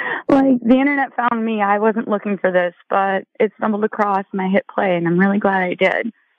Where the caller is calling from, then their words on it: Michigan, United States; I wish it was Los Angeles, but it's Michigan right now.